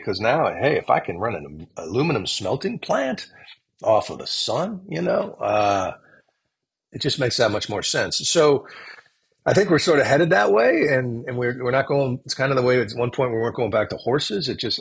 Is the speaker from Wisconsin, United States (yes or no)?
yes; Wisconsin, United States; I'm from Wisconsin, so as a Packer fan, that was thrilling.